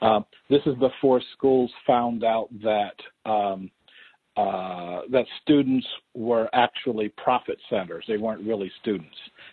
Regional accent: East Coast, United States; because I was from the East Coast or even because I was from America

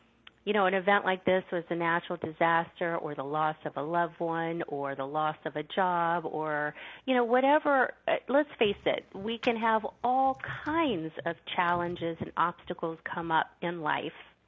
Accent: California, United States; my home state of California, something that we go through on a yearly basis

